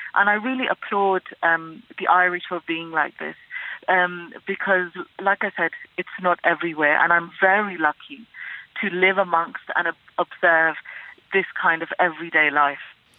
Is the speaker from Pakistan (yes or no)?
yes; Pakistan; I'm a minority, you know, I wear a headscarf. I'm originally from Pakistan.